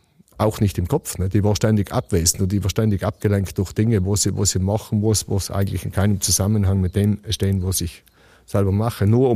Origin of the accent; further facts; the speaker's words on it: Pfitsch, Trentino-Alto Adige, Italy; sicher Richtung Pfitsch, das ist meine Heimat, das ist Richtung Osten.